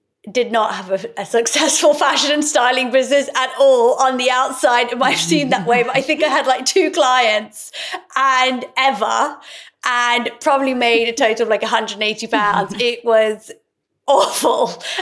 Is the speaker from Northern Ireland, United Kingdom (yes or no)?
no; Oxford, South East England, United Kingdom; I was an Iraqi Muslim growing up in Oxford, which was very white.